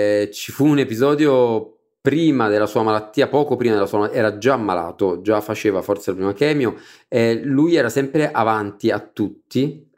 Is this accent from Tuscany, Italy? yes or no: no; Naples, Campania, Italy; io sono un napoletano verace. Sono nato a Napoli, nei pressi di Posillipo, diciamo, quindi sono proprio originario di Napoli. E la mia famiglia è una famiglia molto tradizionale.